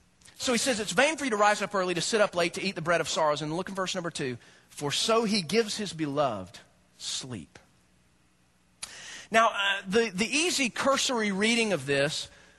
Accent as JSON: {"language": "English", "region": "Georgia", "country": "United States", "said": "Hey, I know exactly where I-85 is. I'm from Georgia, so I get it"}